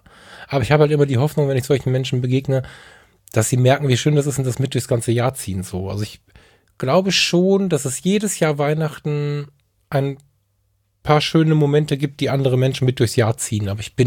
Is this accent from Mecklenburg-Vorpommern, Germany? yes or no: no; Ratingen, North Rhine-Westphalia, Germany; born there; Ich bin in Rating geboren.